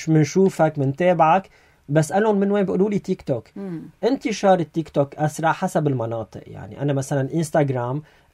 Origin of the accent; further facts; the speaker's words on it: Syria; انا شخص، انا سوري